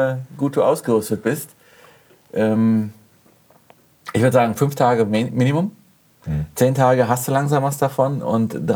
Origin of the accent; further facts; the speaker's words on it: Spessart, Germany; Colorado ist ein bisschen wie der Spessart, wo ich herkomme.